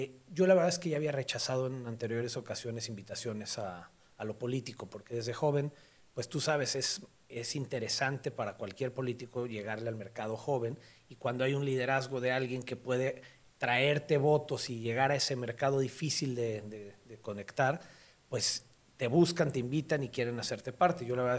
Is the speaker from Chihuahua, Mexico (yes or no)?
no; Guadalajara, Jalisco, Mexico; also born or lived in Mexico City; Yo soy de aquí de Guadalajara, de toda la vida, aunque nací en la Ciudad de México. Prácticamente viví un año allá, mi papá es de la Ciudad de México, mi mamá es de aquí de Guadalajara. Me vine al año